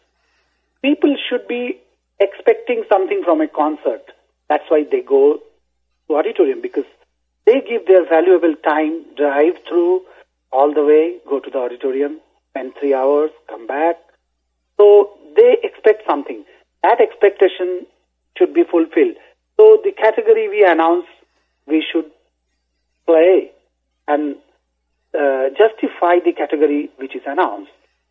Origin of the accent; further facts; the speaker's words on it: Varanasi, Uttar Pradesh, India; And of course, I'm from Banaras, so I love to play those Tumri, Jhula, Ori and all those things on the flute.